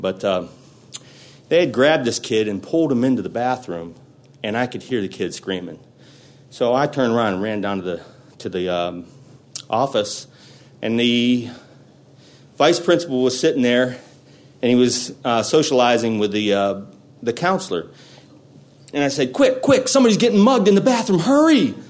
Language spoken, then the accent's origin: English; Pittsburgh, Pennsylvania, United States; I'm from Pittsburgh, Pennsylvania. I'm one of 11 children, all the same marriage